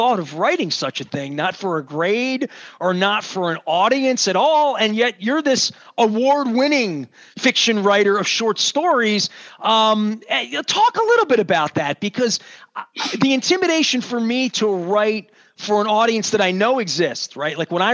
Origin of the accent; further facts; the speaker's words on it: Dundalk, Maryland, United States; Just as an American person who's 50 years old, who went to a regular American high school in Dundalk in the 80s